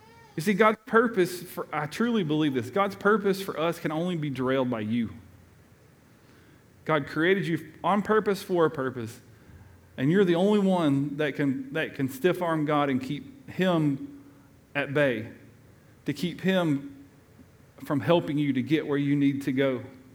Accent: Tennessee, United States; also born or lived in Georgia; Me, a southern Georgia boy raised in East Tennessee with a West Coast, sorry.

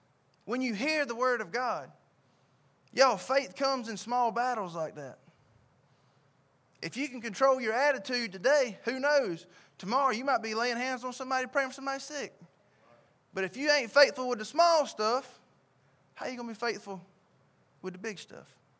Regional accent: Sylvania, Georgia, United States; I'm a boy from Sylvania, Georgia.

